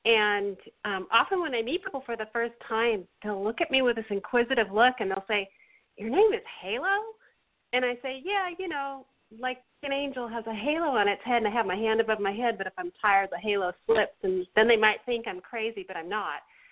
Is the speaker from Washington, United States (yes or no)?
yes; Seattle, Washington, United States; also born or lived in Netherlands; And my family history is that I was born in Holland in 1964. My father is black. My mother is white. We came over on a boat with $200 to our name. And then we ended up settling in Seattle, Washington.